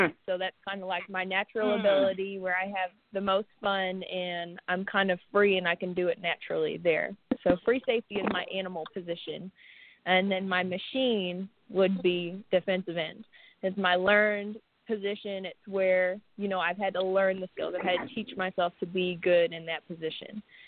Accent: Windsor, Ontario, Canada; I'm from Windsor, Ontario, Canada, which is border city to Detroit.

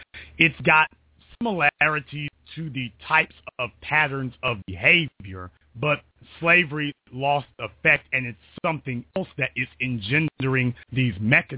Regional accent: Louisiana, United States; Because I'm from Louisiana

